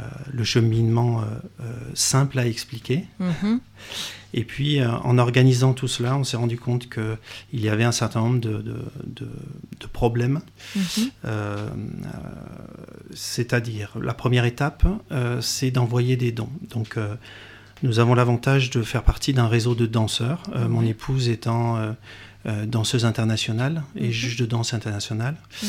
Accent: France; moi je suis français

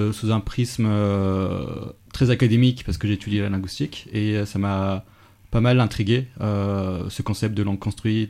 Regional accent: Paris, Île-de-France, France; also born or lived in Lyon; now in Nantes, France; Je viens de Paris, où je suis né et j'ai grandi. Après ma majorité, je suis allé étudier à Lyon

